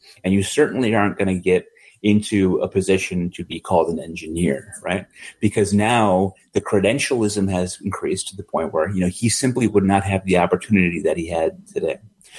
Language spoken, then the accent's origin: English; Middletown, Connecticut, United States; I'm from Middletown, Connecticut, okay?